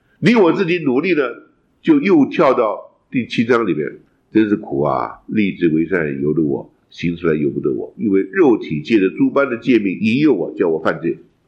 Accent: China; 我们中国人说什么窈窕淑女君子好逑

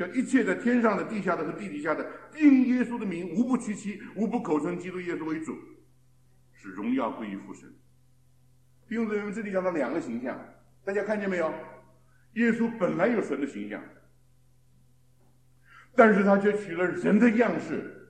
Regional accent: China; 我忘记了，我们是中国人的

